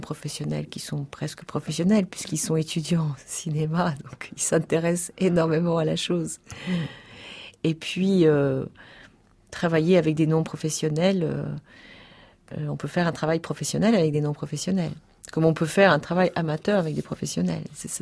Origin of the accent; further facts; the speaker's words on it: Auvers-sur-Oise, Île-de-France, France; J'ai grandi près d'Auvers-sur-Oise.